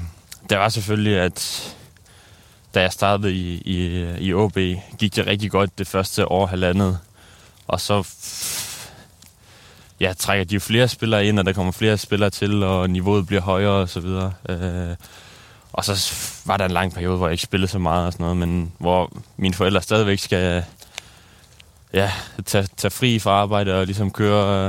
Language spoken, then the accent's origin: Danish; Copenhagen, Capital Region of Denmark, Denmark; der hvor jeg kommer fra, hedder Østerbro.